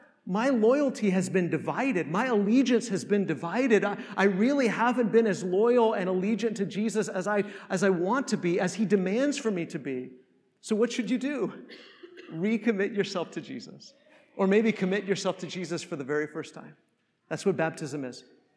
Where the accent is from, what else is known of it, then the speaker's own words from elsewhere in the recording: United States; First and foremost, yes, I'm an American